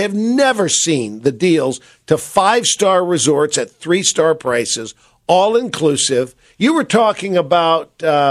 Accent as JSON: {"language": "English", "town": "San Francisco", "region": "California", "country": "United States", "tie": "born or raised there", "said": "You know, I, as you know, I grew up in San Francisco. I have a love affair with San Francisco."}